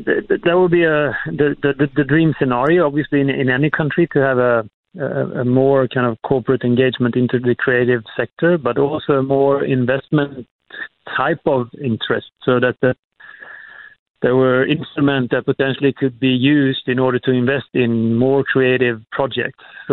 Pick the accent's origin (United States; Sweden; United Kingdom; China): Sweden; Like I come from Sweden, there's a cultural department that basically pays a number of artists and creators a salary on an annual basis.